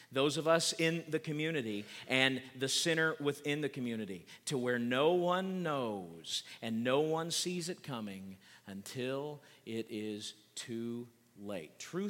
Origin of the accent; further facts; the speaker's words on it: Oklahoma, United States; I could go out onto our front porch at my home where I grew up in Oklahoma, and I couldn't see a house anywhere.